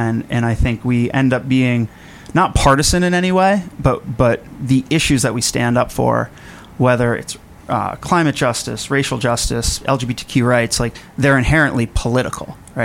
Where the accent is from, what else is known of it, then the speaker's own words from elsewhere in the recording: West Hartford, Connecticut, United States; I grew up in West Hartford, so Hartford Fall 96, which was a blast.